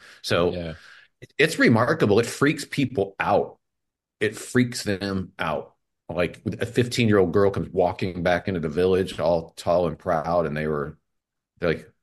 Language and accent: English; United States; they accepted because I'm American